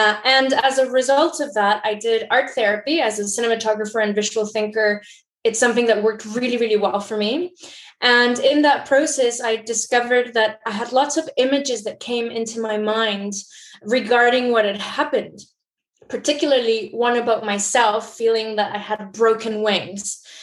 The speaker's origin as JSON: {"language": "English", "country": "Mexico", "tie": "born or raised there", "said": "when I grew up in Mexico, which is where I'm originally from."}